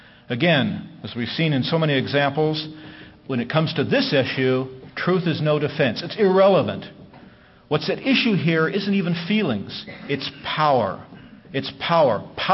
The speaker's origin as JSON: {"language": "English", "town": "Costa Mesa", "region": "California", "country": "United States", "tie": "born or raised there", "said": "a population smaller than my hometown of Costa Mesa, California."}